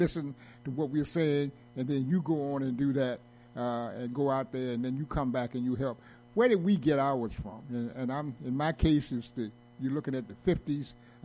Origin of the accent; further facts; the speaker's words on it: New York City, New York, United States; also born or lived in Carolinas; I was raised in the Carolinas and New York City